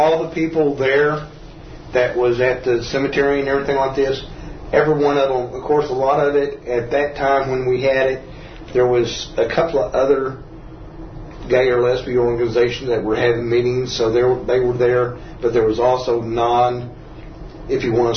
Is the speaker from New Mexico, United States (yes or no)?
no; Lubbock, Texas, United States; I said, I'm from Lubbock, Texas. And she says, oh, she said, well, she says, where, I never, you know, where is that? And I said, you know where Amarillo is? And she said, yeah. And I said, well, we're south of Amarillo in the Panhandle